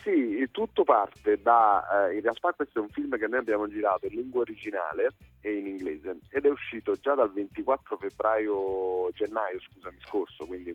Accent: Castellammare di Stabia, Campania, Italy; Io sono campano di Napoli, esattamente di Castellammare di Stabia.

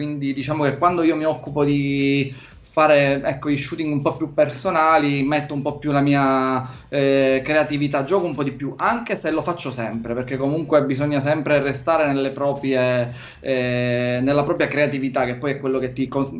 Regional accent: Sicily, Italy; sarà perché siamo siciliani

